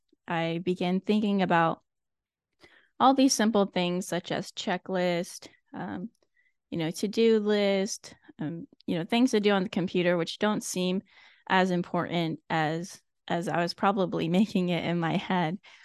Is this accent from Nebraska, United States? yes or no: yes; Nebraska, United States; moved away as an adult; Also, growing up in Nebraska, I really wanted to get out of Nebraska, and that's why I joined.